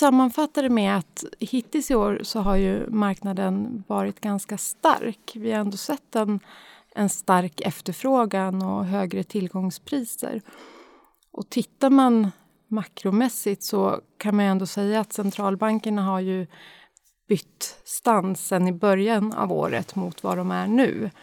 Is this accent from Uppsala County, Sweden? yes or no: yes; Uppsala, Uppsala County, Sweden; jag är ju då född och uppvuxen i Uppsala.